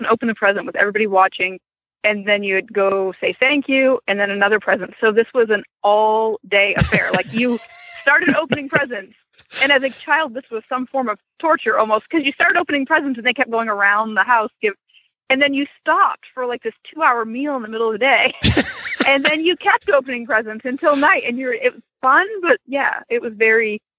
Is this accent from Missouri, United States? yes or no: no; Maine, United States; I grew up in Maine, and we would all go to my grandparents' house.